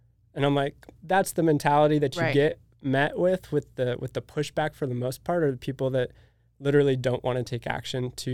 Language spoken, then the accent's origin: English; California, United States; And proclaim I'm originally from California.